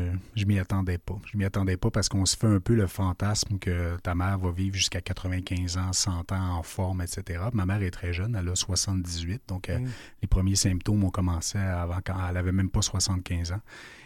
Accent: Quebec, Canada; Je pourrais travailler également de la région de Charlevoix, ma région natale. Donc, j'ai commencé à louer un chalet depuis petit temps, de fil en aiguille. Finalement, j'ai complètement déménagé

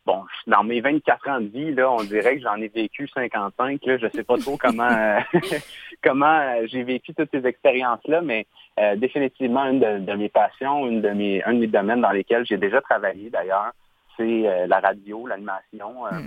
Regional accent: Gatineau, Quebec, Canada; je suis originaire de l'Outaouais, comme tu l'as bien dit, Camille. J'ai grandi en ville, à Gatineau. Maintenant, on est en banlieue.

